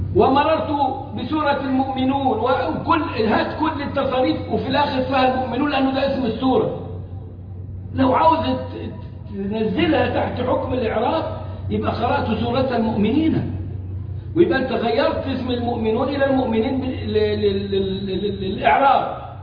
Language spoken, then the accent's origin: Arabic; Egypt; واحنا عندنا في مصر بيقول لك ما تخلينا زي تونس احنا كمان